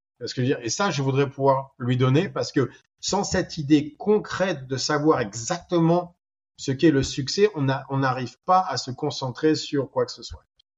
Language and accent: French; France; On va dire que c'est parce que je suis français.